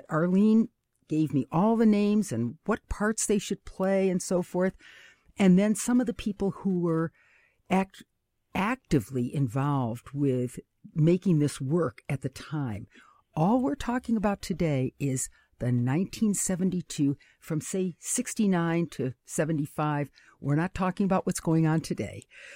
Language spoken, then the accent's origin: English; Rochester, New York, United States; born there; I was born in Rochester, New York, which is just a, you know, hop, skip, and a jump away from Buffalo, and in a family of one boy and five girls.